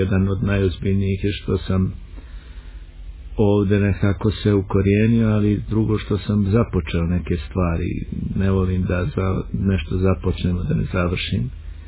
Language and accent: Serbian; Vareš, Zenica-Doboj Canton, Bosnia & Herzegovina; also born or lived in Belgrade, Serbia / Herzegovina; pola života sam proveo u Hercegovini. Onu drugu polovinu dijelim na dvoje, to je djetinjstvo, tamo gdje sam rođen, u Varešu, Planinici, a ona jedna polovina je bila u Beogradu